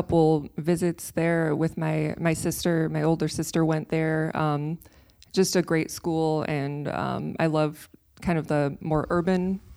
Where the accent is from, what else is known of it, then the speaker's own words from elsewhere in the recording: Okemos, Michigan, United States; So I grew up actually in Okemos, Michigan. It's in the Lansing area